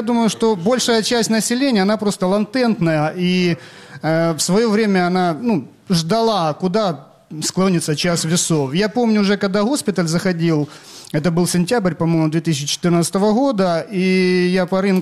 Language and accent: Russian; Svatove, Luhansk Oblast, Ukraine; Я со Сватова.